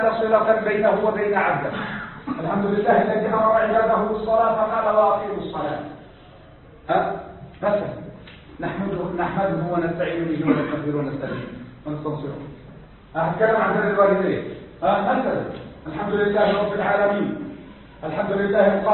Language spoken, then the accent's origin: Arabic; Upper Egypt, Egypt; انا صعيدي